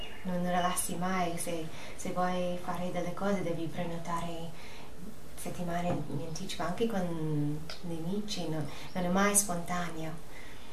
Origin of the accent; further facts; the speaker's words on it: New York, United States; Italian is a second language; moved away as an adult; now in Pinerolo, Italy; Arrivo dagli Stati Uniti, sono da New York. Ho vissuto tutta la mia vita a New York. E adesso sono un residente di Pinerolo.